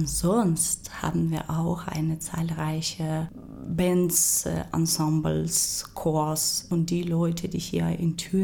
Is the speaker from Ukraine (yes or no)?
yes; Ukraine; now in Germany; ich als Ukrainerin, bis ich nach Deutschland gekommen bin